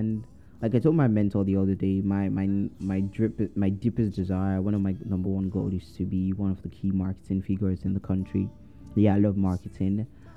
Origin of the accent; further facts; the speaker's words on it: Nigeria; But I'm a Nigerian